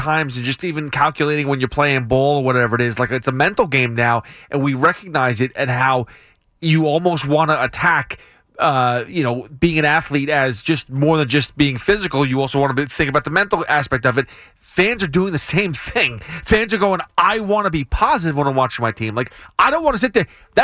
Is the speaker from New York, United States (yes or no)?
yes; New York, United States; So as a New Yorker, yes, I'll be very happy